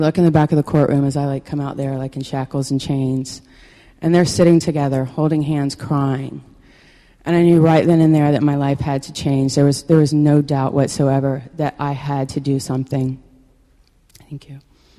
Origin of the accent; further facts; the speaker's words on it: the South, United States; And, you know, I'm from the South, and, you know, we're like, you know, I was brought up in the church.